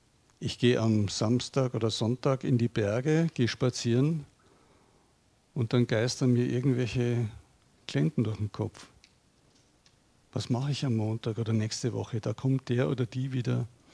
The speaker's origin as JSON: {"language": "German", "region": "Bavaria", "country": "Germany", "said": "Und wenn man in Bayern T-Shirts drucken würde, wo ich herkomme, dann würden ähnliche Sprüche auf Bayerisch draufstehen."}